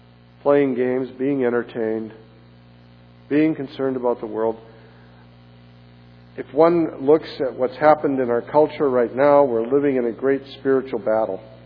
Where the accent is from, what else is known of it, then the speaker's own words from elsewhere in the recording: North Dakota, United States; When I was a young man and grew up in my hometown in North Dakota, there were very few people that got divorced.